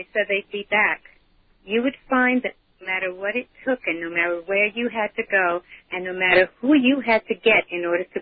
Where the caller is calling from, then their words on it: Commack, New York, United States; From Costco parking lot.